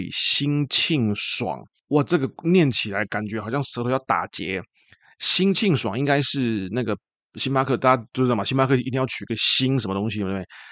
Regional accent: Taiwan; Cold brew 我记得我们台湾这边的品项好像叫成冷萃好像叫冷萃咖啡

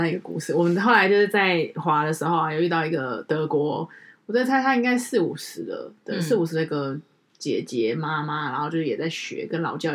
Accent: Taiwan; 然后他说你呢，我就说哦台湾

